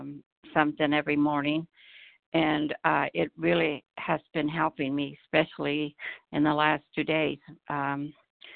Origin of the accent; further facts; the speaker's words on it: Idaho, United States; I am from Idaho.